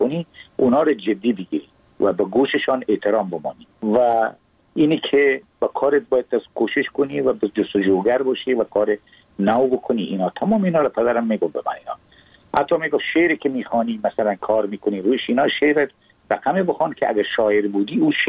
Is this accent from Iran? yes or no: no; Afghanistan